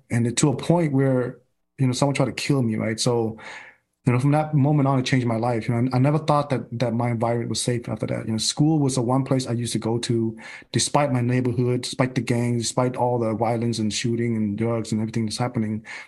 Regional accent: Stockton, California, United States; I live in Stockton, I grew up in Stockton during a time that there's a lot of racism, a lot of bias.

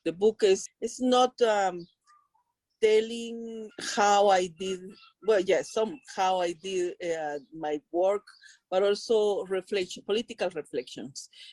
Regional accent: Guatemala; Okay, I am from Guatemala. I live in Guatemala.

